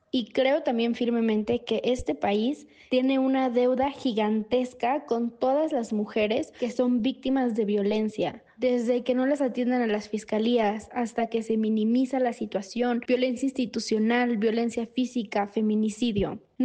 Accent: Mexico; Para mí, como politóloga y como mujer mexicana

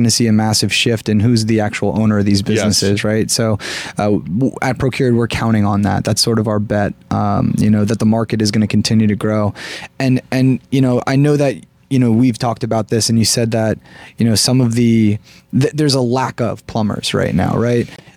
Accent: Bridgewater, New Jersey, United States; Yeah. So I'm from Bridgewater. So it's like, what is it, an hour north or south of here?

